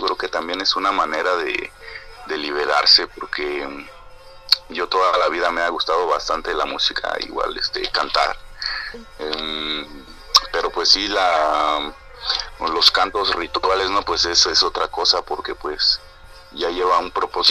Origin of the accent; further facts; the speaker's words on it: Mexico; porque hay veces que no conocemos eso como mexicanos, o desconocemos esa parte